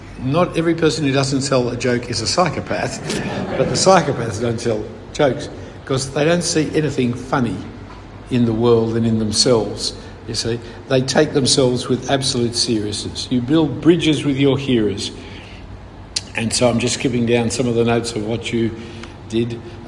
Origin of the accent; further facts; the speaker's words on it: Australia; So when you tell a joke against yourself, then we can relate as an Australian